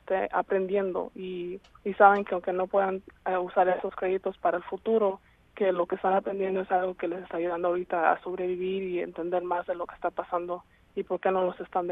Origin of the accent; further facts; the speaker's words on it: Washington, United States; yo soy del estado de Washington